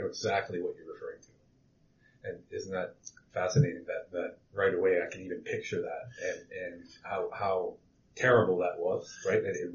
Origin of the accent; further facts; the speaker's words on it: Yarmouth, Nova Scotia, Canada; I was a Chinese immigrant, and we were actually just chatting about how when I was 30 years ago, when I grew up outside of Yarmouth